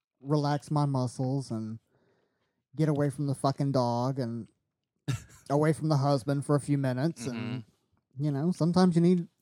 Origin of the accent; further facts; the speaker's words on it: United States; No, motherfucker, I'm a redneck from Polk County.